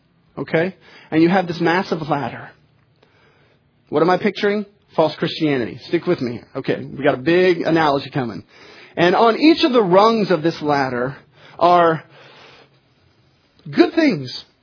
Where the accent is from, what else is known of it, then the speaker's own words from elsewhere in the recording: the South, United States; because I believe in God, because I'm from the South